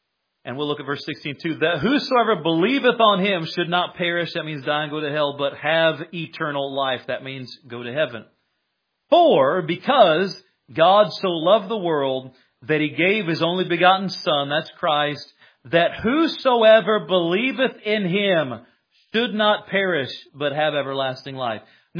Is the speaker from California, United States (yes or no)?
no; Indiana, United States; Little kid growing up in Greene County, Indiana, where there's more cows than people. A town of 1,000 people, and we live 6 miles outside of town.